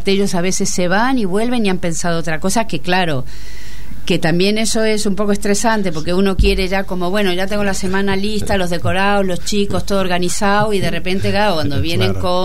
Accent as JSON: {"language": "Spanish", "country": "Argentina", "said": "Yo como argentina, por ejemplo, ellos mexicanos, tuvimos muy, muy buena relación."}